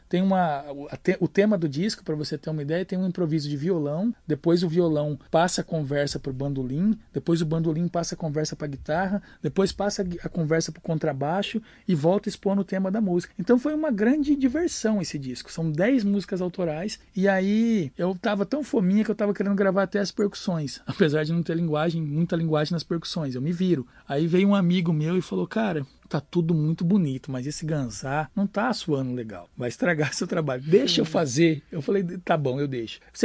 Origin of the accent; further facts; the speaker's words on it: Campo Grande, Mato Grosso do Sul, Brazil; Falei, vim de Campo Grande.